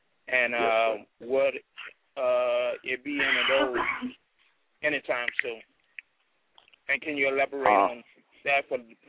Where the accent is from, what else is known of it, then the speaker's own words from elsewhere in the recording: Atlanta, Georgia, United States; now in Laredo, United States; Well, right now I'm in Laredo, Texas. I'm from Atlanta.